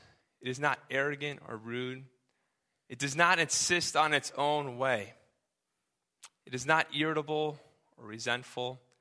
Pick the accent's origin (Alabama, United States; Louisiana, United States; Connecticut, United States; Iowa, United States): Connecticut, United States; Bluey, this is a car I grew up with in Connecticut. It was made the same year I was born, so you can kind of date me there.